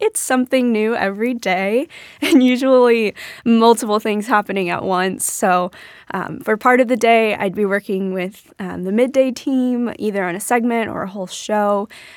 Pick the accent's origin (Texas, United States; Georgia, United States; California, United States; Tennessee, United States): California, United States; San Diego; just randomly made different connections or developed different relationships with a lot of people growing up in San Diego.